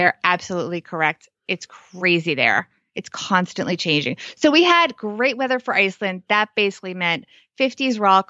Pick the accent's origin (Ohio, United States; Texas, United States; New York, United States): New York, United States; I'm from New York. We can talk about LaGuardia.